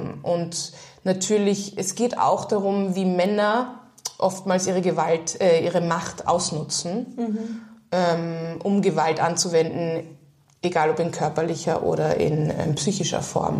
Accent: Hong Kong; weil ich bin ja in Hongkong aufgewachsen und da war ich auf einer hochdeutschen Schule

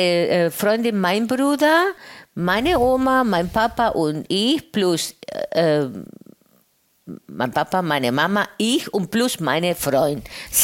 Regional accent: Greece; German is a second language; Und dann haben wir als Grieche, griechische Musik natürlich gab es als Hintergrund.

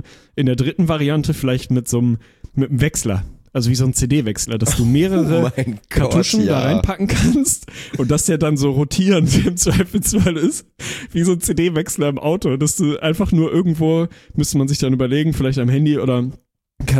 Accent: Lüneburg, Lower Saxony, Germany; born or raised there

